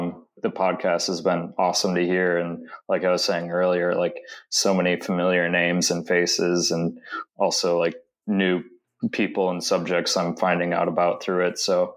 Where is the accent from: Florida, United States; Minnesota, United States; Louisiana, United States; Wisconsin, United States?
Wisconsin, United States; I'm from Wisconsin originally, actually, but I've been down here for the last 6 years.